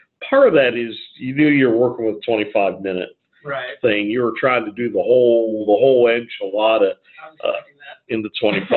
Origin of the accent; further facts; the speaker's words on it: Ohio, United States; I grew up in Northeast Ohio, right where the Mid-South and the Northeast kind of come together. And so I grew up in more fast talking region